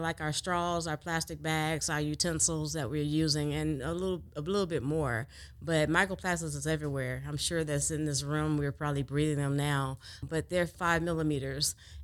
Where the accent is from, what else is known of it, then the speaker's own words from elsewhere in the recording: Inglewood, California, United States; I am originally from Inglewood, California. I grew up in Inglewood, but everybody knows about Los Angeles.